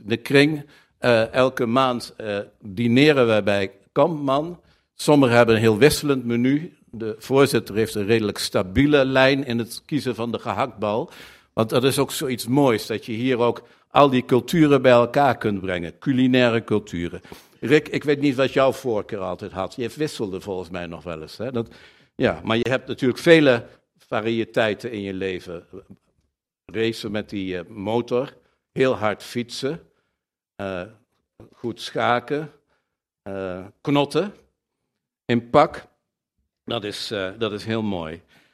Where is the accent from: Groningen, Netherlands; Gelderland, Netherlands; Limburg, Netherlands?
Gelderland, Netherlands; Zevenaar; Want ik ben een jongen uit Zevenaar, ik ben daar geboren. Voor mij was het in mijn jeugd Duven en Diem was het.